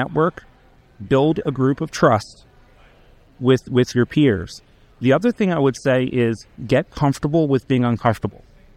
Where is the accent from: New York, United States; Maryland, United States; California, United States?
Maryland, United States; Well, being that I'm from Maryland, we are still seeing a lot of appreciation in our market.